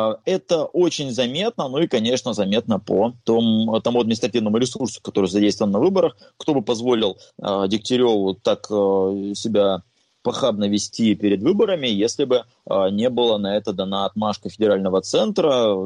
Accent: Khabarovsk, Khabarovsk Krai, Russia; как любой хабаровчанин и патриот своего города

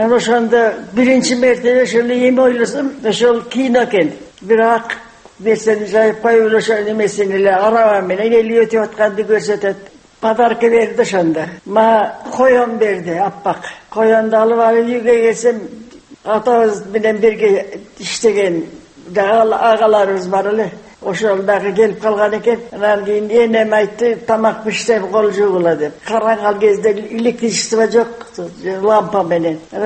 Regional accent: Karakol, Issyk-Kul Region, Kyrgyzstan; Мен кичине кезимде шаарда туруп, Каракол шаарында туруп турабыз. Кыргызстандан качып кайра келгенден кийин ошо эмеде.

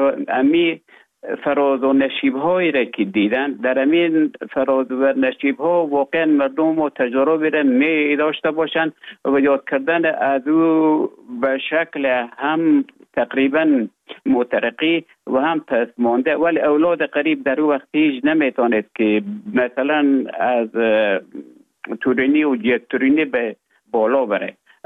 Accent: Afghanistan; moved away as an adult; also born or lived in Russia; now in Finland; تا زمانی که ببخشن طالبان آمدن من در افغانستان بودم. بعد از ای که از افغانستان طالبان آمدن به اوج گذار محکمه که مشکل بود و آمدم به طرف های روسیه و از روسیه آمدم به ایجه به فنلان.

